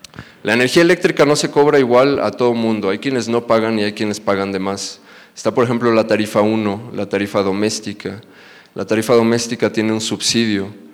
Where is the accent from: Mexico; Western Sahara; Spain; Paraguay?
Mexico; Guanajuato; me indigna porque yo soy de Guanajuato y en la ciudad en donde yo nací